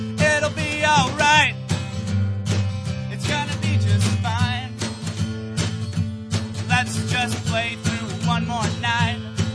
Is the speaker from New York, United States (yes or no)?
no; Downey, California, United States; We're heading out on our first tour ever in August, and we're from Downey, California.